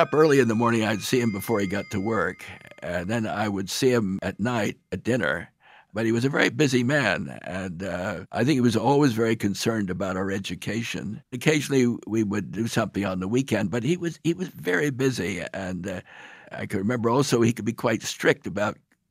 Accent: Brandon, Manitoba, Canada; born there; I was born in Canada, in Brandon, Manitoba, where my father's first appointment was at the Brandon Medical Institute.

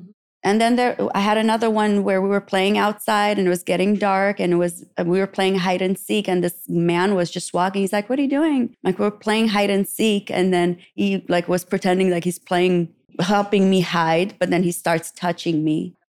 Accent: Iraq; I grew up in Iraq and they don't even have kissing on TV.

